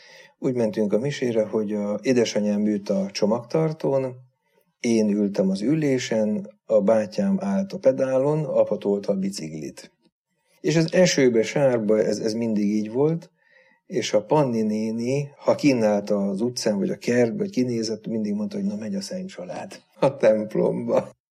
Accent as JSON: {"language": "Hungarian", "town": "Vác", "region": "Pest", "country": "Hungary", "tie": "born or raised there", "said": "Iskolai hitoktatás az elvileg volt, a Vácon a Kőkapu általános iskolába jártam."}